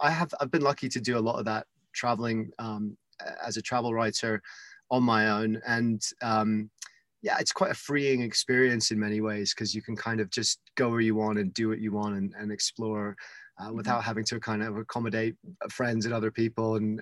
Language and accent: English; United Kingdom; Moan about the weather and you will get by as a British person, perfectly fine.